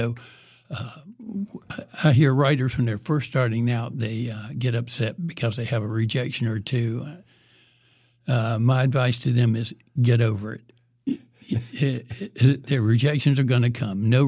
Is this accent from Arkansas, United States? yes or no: no; Durham, North Carolina, United States; I was born in Duke Hospital, so I haven't strayed too far from home.